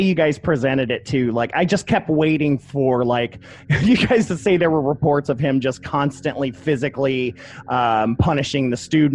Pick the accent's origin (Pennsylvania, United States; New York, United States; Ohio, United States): Ohio, United States; Toledo; Yeah, I'm from Toledo, Ohio. And so, my uncle went to the University of Michigan